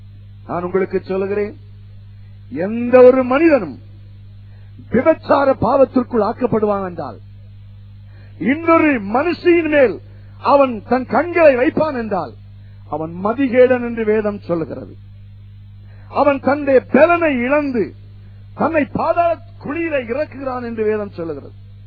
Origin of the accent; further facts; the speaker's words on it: India; இந்தியாவில் என்னுடைய சின்ன வயதுல நான் சைக்கிள் ஓட்டும் போது